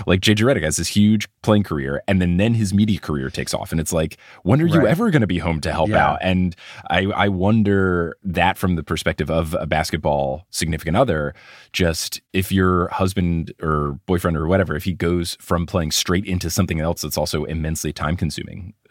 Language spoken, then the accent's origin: English; New Jersey, United States; When I talk to people from not America and I say I'm from New Jersey, people will be like, oh, that's great because it's so close to New York.